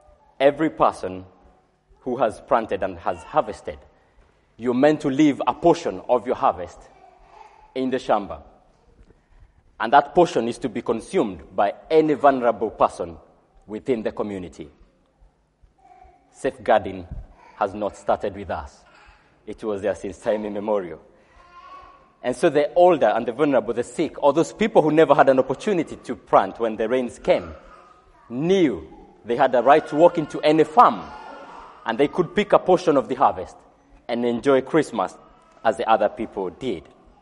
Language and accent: English; Kenya; I grew up in Kenya and in a semi-urban area.